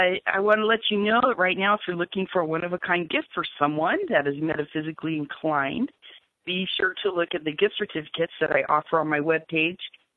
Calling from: Los Angeles, California, United States; I'm calling from Los Angeles, so it's down to the high 50s here, and we're freezing to death.

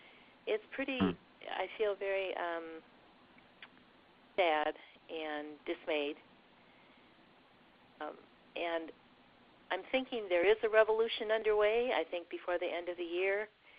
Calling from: Wisconsin, United States; Hi, I'm calling from Wisconsin.

